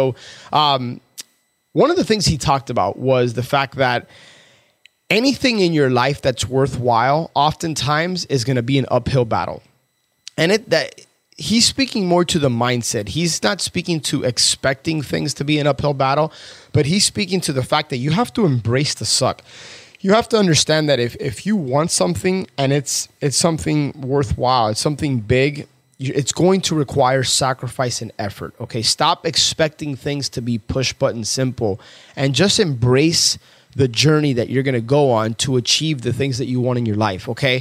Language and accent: English; Miami, Florida, United States; At Marlins Park here in my hometown, Miami, just 2-3 weeks ago.